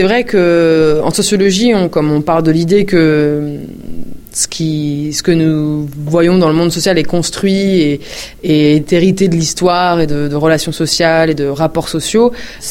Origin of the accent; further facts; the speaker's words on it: Nantes, Pays de la Loire, France; moi je suis nantaise, que mes parents étaient des militants dans les années 70 ici